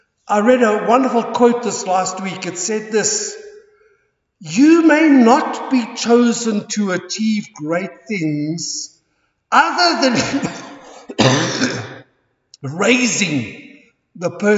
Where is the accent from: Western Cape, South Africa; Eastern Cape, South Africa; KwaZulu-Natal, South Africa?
Eastern Cape, South Africa; King William's Town; So he said, "Yes, I come from the Eastern Cape." He says, "Where in the Eastern Cape?" So I said, "King Williamstown or Gauteng."